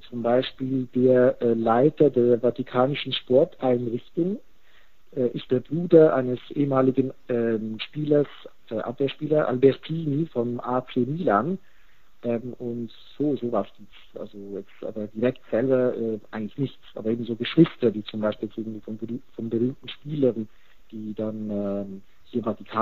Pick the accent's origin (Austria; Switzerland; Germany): Switzerland; ich komme ja selber aus der Schweiz